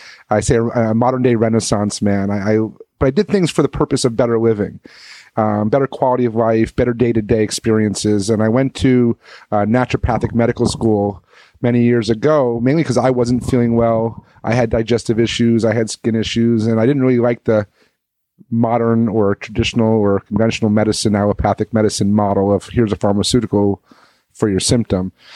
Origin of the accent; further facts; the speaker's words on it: New York, United States; Then wasn't really aware of all that growing up in New York and the East Coast mentality.